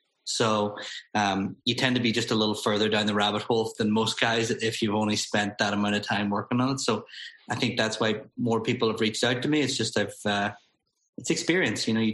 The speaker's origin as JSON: {"language": "English", "country": "Ireland", "tie": "born or raised there", "said": "growing up in Ireland, just the conditions don't lend itself to target golf."}